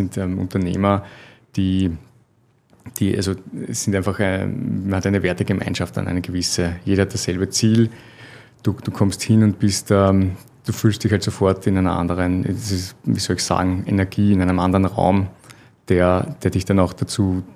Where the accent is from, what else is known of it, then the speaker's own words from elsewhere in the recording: Austria; Ich bin Österreicher und war sehr oft schon in Deutschland